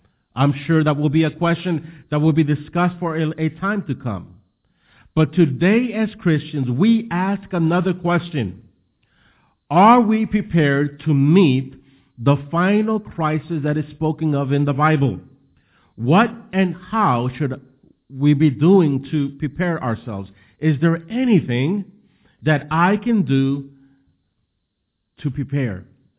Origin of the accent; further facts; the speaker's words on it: New Orleans, Louisiana, United States; A new study that has just came out in my hometown of New Orleans